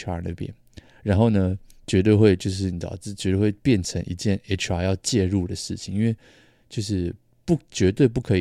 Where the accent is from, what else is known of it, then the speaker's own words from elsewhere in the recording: Taiwan; 我身为一个台湾人